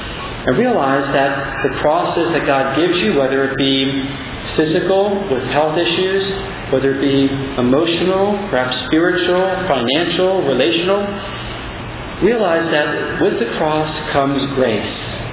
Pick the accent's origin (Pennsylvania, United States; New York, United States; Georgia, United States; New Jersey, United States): Pennsylvania, United States; Philadelphia; I'm from Philadelphia, so it's really the city of brotherly shove, right?